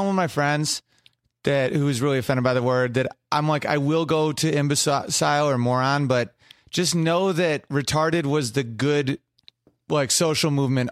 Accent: New York, United States; Upstate New York, and it was like there'd be like really people in bad scenarios

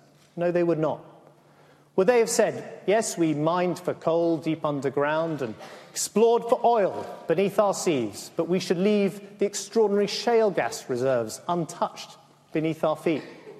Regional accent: London, United Kingdom; I grew up in London

